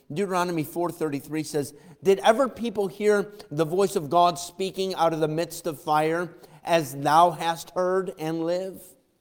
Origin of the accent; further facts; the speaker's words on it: United States; I am American through and through.